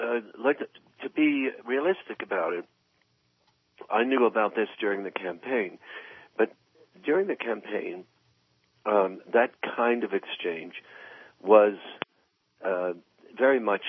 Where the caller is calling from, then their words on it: Colorado, United States; I'm calling from Colorado, but I left a bit of my heart right where you are.